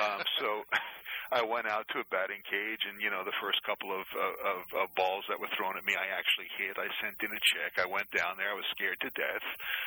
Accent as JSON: {"language": "English", "town": "Long Island", "region": "New York", "country": "United States", "tie": "born or raised there", "said": "I grew up in Long Island as a Pirate fan because my dad was a Pirate fan."}